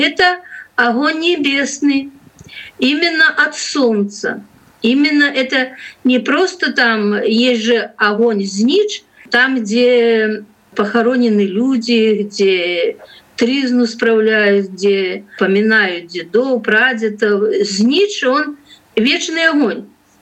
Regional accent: Belarus; Мы огнепоклонники белорусы

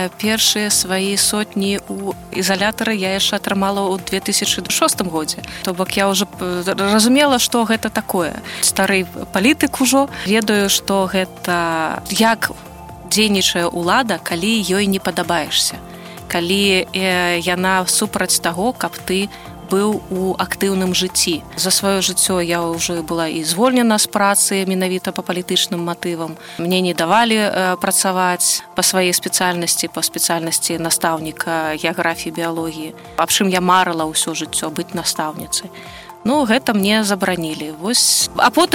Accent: Saint Petersburg, Russia; now in Brest, Belarus; і гавору, што я з Ленінграда

